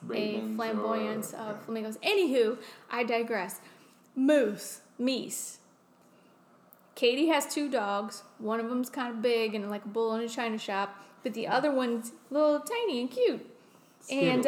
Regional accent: Louisiana, United States; I always thought growing up in Louisiana, it's our state bird too.

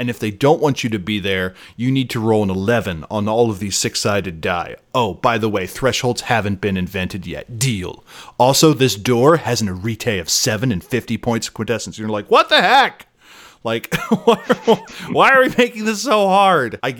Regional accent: Ireland; I have no idea how Celtic noises are made, and I'm Irish, so I just kind of choke a little, and that's how I do it.

